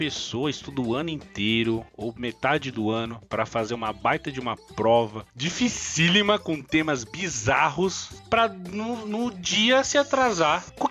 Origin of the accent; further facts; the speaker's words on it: Brazil; Nós que somos brasileiros, Vanderlei, cada história, hein?